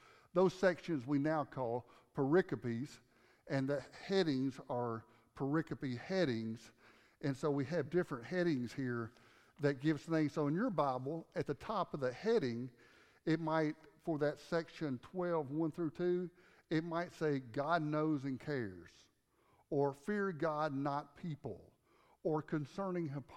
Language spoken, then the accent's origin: English; United States; but I'm going to stick with poor because I'm American.